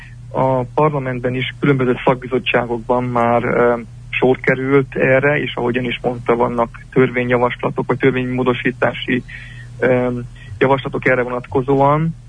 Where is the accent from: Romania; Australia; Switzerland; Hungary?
Romania; Transylvania; hogy kisebbségbe kerültünk, és erdélyi magyarként román állampolgárokká váltunk